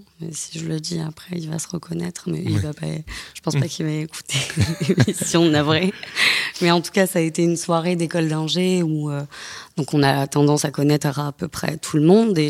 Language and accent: French; South, France; j'ai 24 ans. Je ne viens pas de Paris, je viens du Sud.